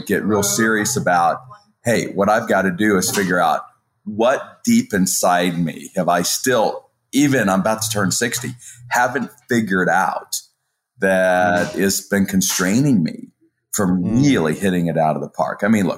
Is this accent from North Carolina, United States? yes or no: no; Colorado, United States; No, I grew up in Colorado. All we did was summer sports.